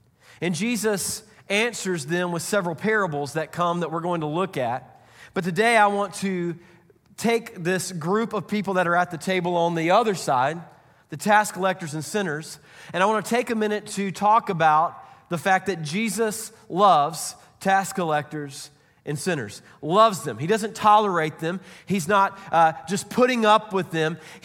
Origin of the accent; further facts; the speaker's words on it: Oildale, California, United States; I'm from Oildale, and I've done things that you can't imagine and shouldn't be talked about in church.